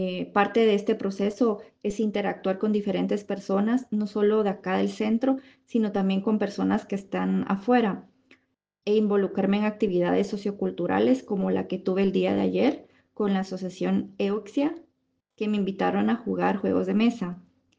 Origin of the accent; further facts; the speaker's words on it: Guatemala; moved away as an adult; now in Spain; Tengo 35 años. Llegué a España hace 3 meses. Yo vengo de Guatemala y opté por la nacionalidad de origen. Es decir, tengo las dos nacionalidades, la de Guatemala y la de España.